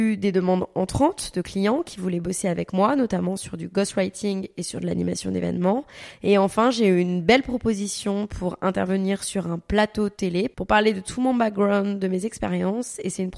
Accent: Paris, Île-de-France, France; moved away; à la base, on vient de Paris.

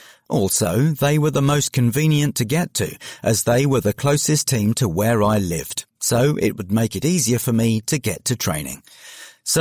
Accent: Barnet, London, United Kingdom; I grew up in Barnet and got into football when I was about 3 years old, thanks to my dad.

